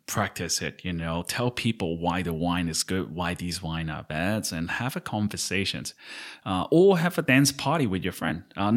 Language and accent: English; Hong Kong; So, I mean, I grew up in Hong Kong and I love wine.